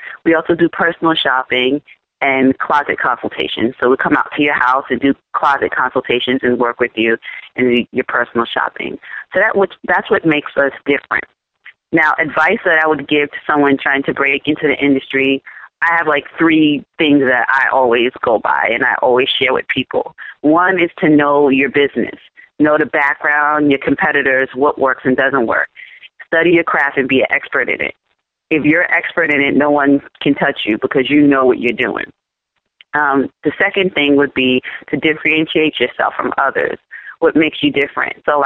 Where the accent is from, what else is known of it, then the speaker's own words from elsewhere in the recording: New York, United States; now in Montclair, United States; I'm actually a New Yorker transplanted to New Jersey.